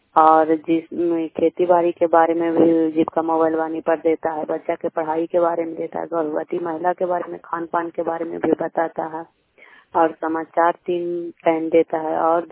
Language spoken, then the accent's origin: Hindi; Bhajelapur, Bihar, India; भजेलापुर, प्रखंड नगर नौसा, पंचायत खजरा, कलस्टर भोगी के निवासी हूँ।